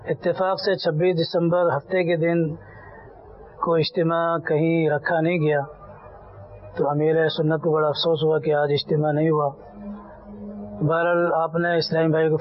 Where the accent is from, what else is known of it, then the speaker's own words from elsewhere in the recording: Sukkur, Sindh, Pakistan; میرا تعلق سکھر سے ہے.